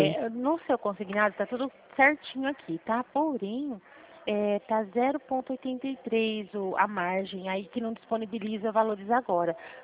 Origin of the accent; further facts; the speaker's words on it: São Paulo, Brazil; Eu sou do estado de São Paulo